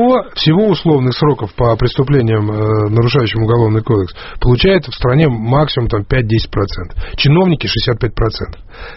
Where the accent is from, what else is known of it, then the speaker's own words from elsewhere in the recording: Sochi, Krasnodar Krai, Russia; в моем родном городе Сочи, на нее собираются потратить 15.